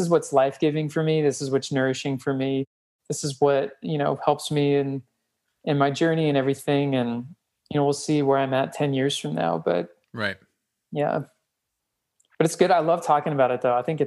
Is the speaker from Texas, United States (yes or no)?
no; California, United States; I was raised in the church, and the church I was raised in was in Marin County, which is pretty open-minded.